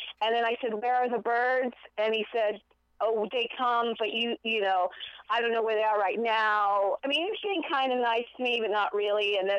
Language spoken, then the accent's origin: English; Austin, Texas, United States; No. I'm originally from Texas.